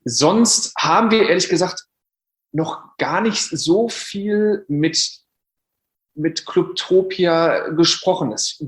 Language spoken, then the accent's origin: German; North Rhine-Westphalia, Germany; Also ich komme eigentlich aus, also bin aufgewachsen im Sauerland